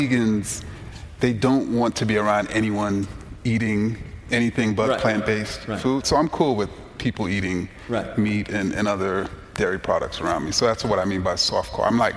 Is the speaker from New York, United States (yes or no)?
yes; Queens, New York, United States; You got to in Queens.